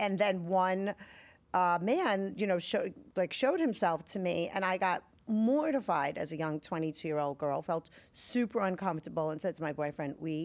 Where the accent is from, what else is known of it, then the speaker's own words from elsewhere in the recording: Brooklyn, New York, United States; So I was raised in Brooklyn, New York in the 70s by a single mother.